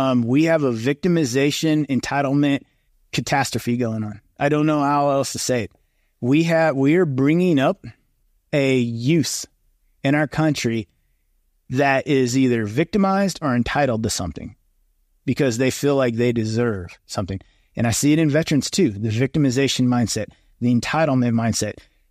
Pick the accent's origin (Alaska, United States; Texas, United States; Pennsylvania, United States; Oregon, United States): Oregon, United States; And I say Oregon because I'm from Oregon.